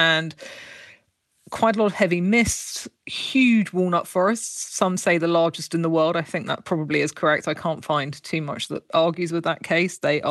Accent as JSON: {"language": "English", "country": "United Kingdom", "said": "well, for me as a British person, it's ginormous."}